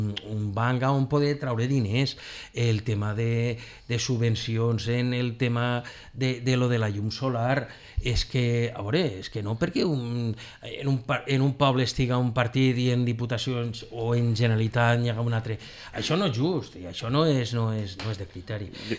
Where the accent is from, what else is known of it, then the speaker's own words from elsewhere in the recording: Benicarló, Valencian Community, Spain; jo que sóc de Benicarló sempre dic